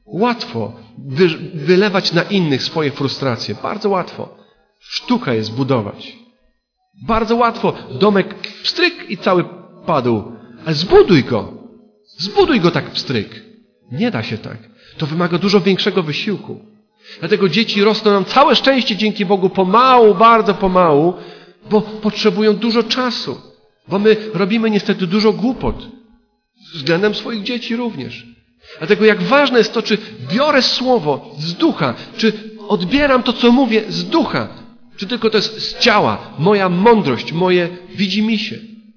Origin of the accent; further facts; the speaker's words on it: Oświęcim, Lesser Poland, Poland; born there; Tak, urodziłem się w Oświęcimiu.